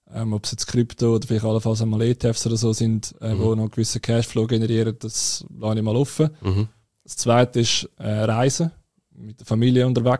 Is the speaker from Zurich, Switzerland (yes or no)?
yes; Zurich, Switzerland; ich komme aus dem Zürcher Unterland.